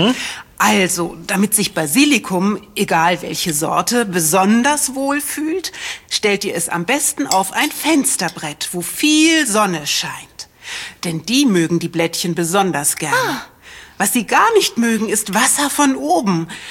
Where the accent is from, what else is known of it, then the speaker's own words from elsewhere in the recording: India; German is a second language; Und in Indien, meinem Heimatland, gilt die Pflanze vielen als heilig.